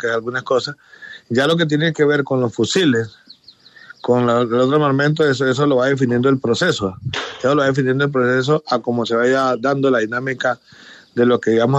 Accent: Colombia; Pues siempre hemos participado por ser colombianos.

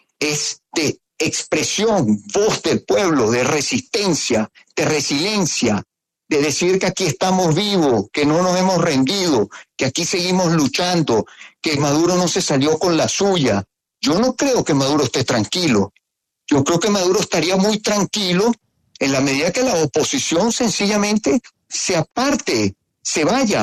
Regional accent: Venezuela; el reto que nosotros tenemos como venezolanos demócratas es que en este país haya separación de poderes

